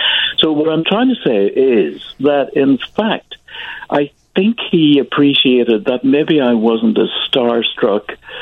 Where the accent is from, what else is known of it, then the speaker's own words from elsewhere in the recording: Northern Ireland, United Kingdom; I'm from Northern Ireland, which is part, as I'm sure you know, of the United Kingdom of Great Britain and Northern Ireland.